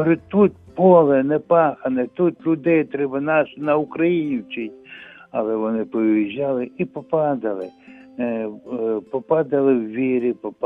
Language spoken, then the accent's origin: Ukrainian; Kyiv Oblast, Ukraine; also born or lived in Donbas; Я із Київщини приїхав сюди, на Хмельниччину, дружина народилася. А до цього я жили ми з дружиною в Донбасі.